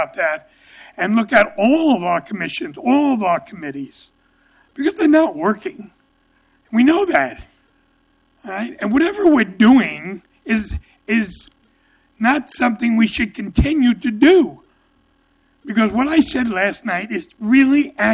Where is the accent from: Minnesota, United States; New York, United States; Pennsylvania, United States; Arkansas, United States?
New York, United States; Because I've been in riots. I grew up in New York. I've been in riots.